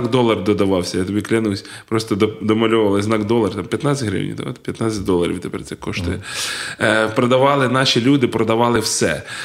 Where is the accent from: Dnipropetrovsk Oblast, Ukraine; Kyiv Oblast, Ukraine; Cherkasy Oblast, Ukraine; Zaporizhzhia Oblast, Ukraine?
Cherkasy Oblast, Ukraine; Uman; я завжди, не знаю, це, хвалюсь тим, що я з Умані, тому що дійсно, з дитинства, якщо згадати, маленьке місто, але дуже яскраве.